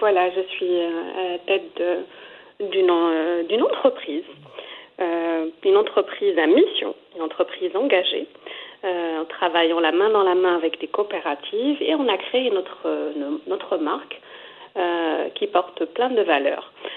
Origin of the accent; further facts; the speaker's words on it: Morocco; moved away as an adult; j'ai quitté très jeune le Maroc. J'ai quitté à mes 18 ans pour faire mes études. Donc, je connaissais que ma sphère, ma ville natale